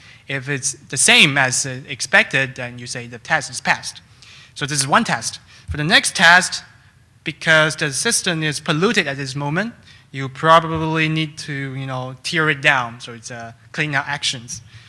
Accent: Toronto, Ontario, Canada; Hi everyone … I'm from Toronto.

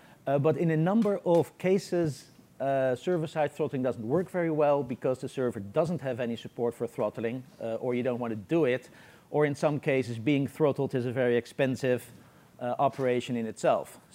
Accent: Netherlands; I'm originally from Holland.

